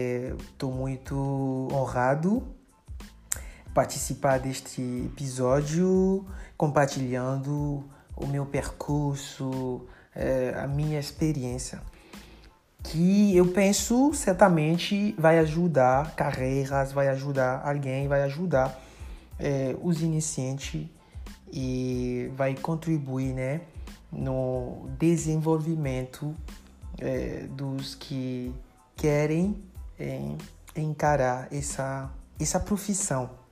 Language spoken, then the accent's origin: Portuguese; Côte d’Ivoire; Portuguese is a second language; now in Brazil; eu sou da Costa do Marfim, Côte d'Ivoire. Portanto, sou africano, por origem.